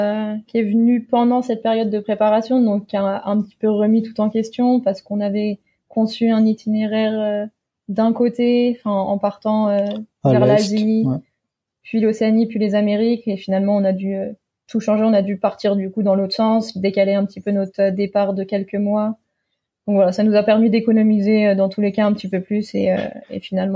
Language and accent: French; Pays de la Loire, France; now in Australia; Et moi, donc … j'ai 28 ans et je suis originaire de Vendée.